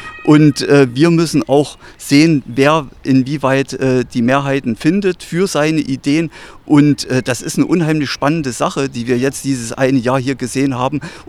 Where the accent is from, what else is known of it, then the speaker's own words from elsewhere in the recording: Saalfeld, Thuringia, Germany; dass meine Heimatstadt Saalfeld Kurort wird